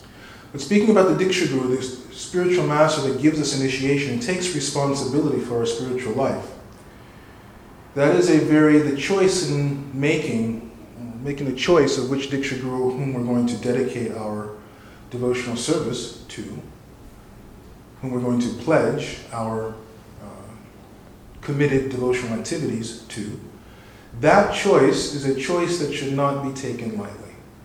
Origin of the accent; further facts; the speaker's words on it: India; I had the blessings and the good fortune of growing up in India